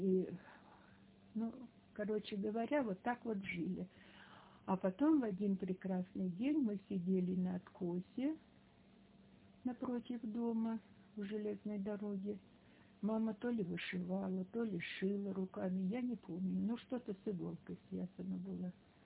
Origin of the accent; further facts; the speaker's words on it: Lyuban, Leningrad Oblast, Russia; born there; Да, я родилась в Любани в 1937 году, 8 октября.